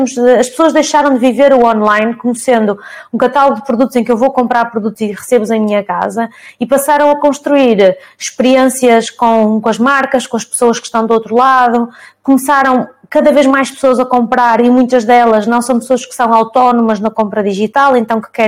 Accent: Portugal; moved away; E passado uns anos saí de Portugal, está a fazer agora 10 anos que eu saí de Portugal, mas regressei passado um ano por questões pessoais.

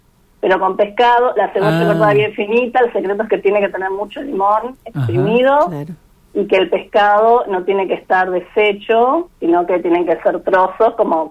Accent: Colastiné, Santa Fe, Argentina; Yo soy de Colastine.

